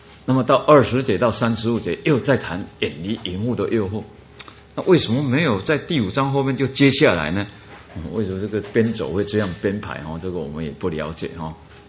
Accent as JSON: {"language": "Chinese", "country": "Taiwan", "said": "我们台湾人是拍拍胸膛讲话，"}